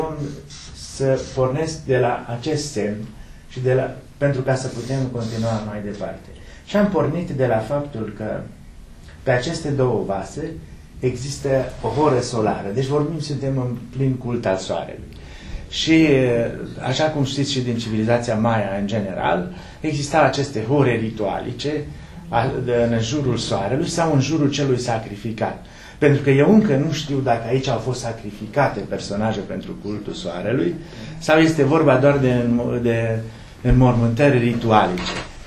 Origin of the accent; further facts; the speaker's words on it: Maramureș County, Romania; dacă nu eram din Maramureș, pentru că noi suntem aproape, foarte aproape de simboluri și de semnele geometrice